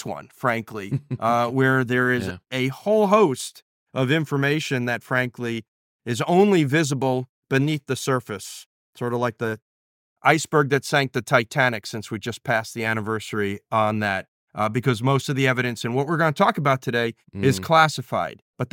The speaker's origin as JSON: {"language": "English", "region": "New York", "country": "United States", "said": "I'm a New Yorker. I do have British connections, actually."}